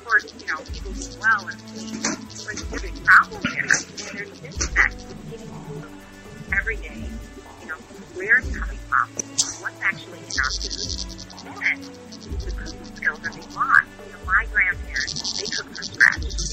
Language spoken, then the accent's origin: English; Rome, Lazio, Italy; now in Brussels, Belgium; I'm from Brussels in Belgium, but I'm Italian. I'm from Rome, from the capital, and I'm living here since a long time now, 18 years.